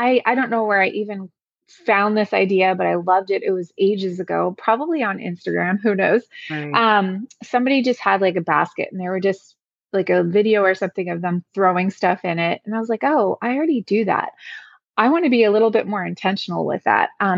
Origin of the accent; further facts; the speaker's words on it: Halifax, Nova Scotia, Canada; So I'm from Halifax, Nova Scotia